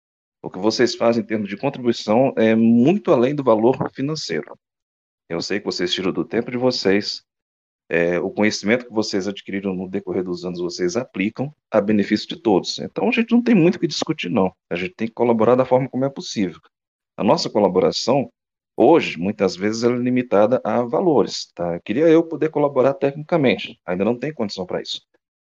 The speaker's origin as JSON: {"language": "Portuguese", "country": "Brazil", "said": "Claro, eu sou brasileiro, mas eu vou citar aqui a expressão comum."}